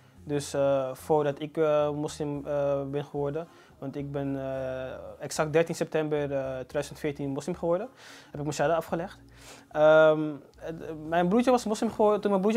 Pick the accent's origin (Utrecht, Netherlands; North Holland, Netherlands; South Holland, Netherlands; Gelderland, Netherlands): North Holland, Netherlands; Amsterdam; born there; now in Almere, Netherlands